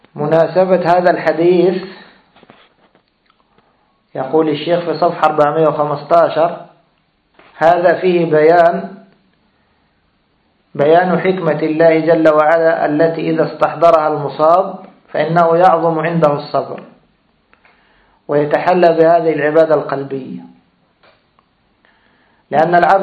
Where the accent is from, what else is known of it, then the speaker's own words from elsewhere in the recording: Egypt; يعني كنا نسمعها ونحن في بلدنا مصر